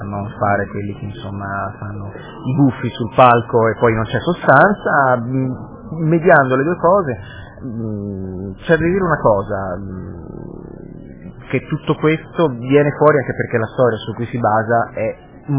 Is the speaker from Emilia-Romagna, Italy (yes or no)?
yes; Bologna, Emilia-Romagna, Italy; Io vengo da Bologna